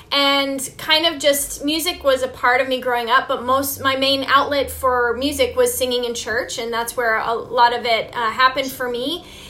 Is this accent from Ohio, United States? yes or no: no; Albuquerque, New Mexico, United States; also born or lived in Houston, Texas; I grew up in New Mexico and Texas, and we kind of went, our family moved back and forth, so I feel like I grew up in both parts of the country, and Albuquerque and Houston, to be specific.